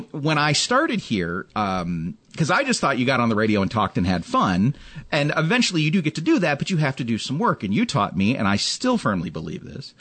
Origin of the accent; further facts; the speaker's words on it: Ferrisburg, Vermont, United States; In my hometown, the People's Republic of Ferrisburg, where things were a little